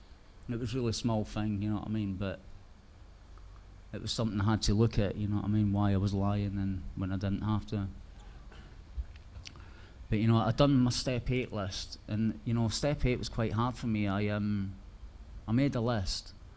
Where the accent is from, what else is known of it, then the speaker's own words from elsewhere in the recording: Scotland, United Kingdom; I'm Scottish, I ain't paying anybody any money, do you know what I mean?